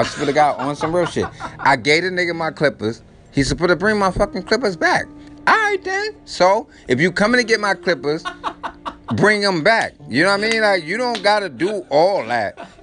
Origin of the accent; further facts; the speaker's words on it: East Orange, New Jersey, United States; And I'm from East Orange, New Jersey.